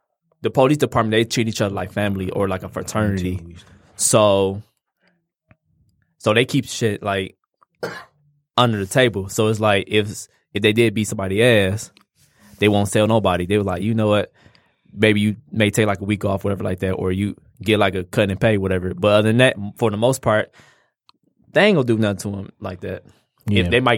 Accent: Detroit, Michigan, United States; And I was born and raised here in Detroit. I seen a lot of shit going on, especially in the neighborhood I used to live in, mm-hmm. 6 Mile and Gratiot.

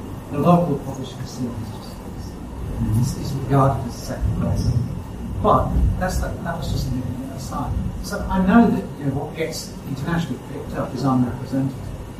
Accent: Australia; Oh, I'm from Australia, and actually, I think Australians will say many very similar things.

